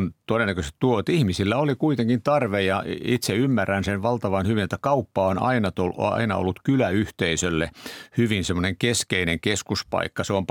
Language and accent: Finnish; Pirkanmaa, Finland; Ja siksi sanoisin, että olen pirkanmaalainen.